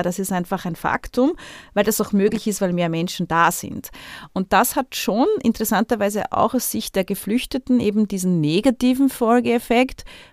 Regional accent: Austria; Ich darf das sagen als Österreicherin.

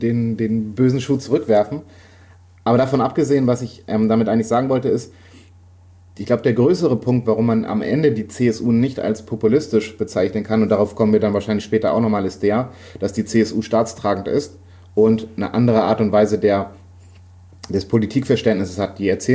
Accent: Bavaria, Germany; Ich bin Franke.

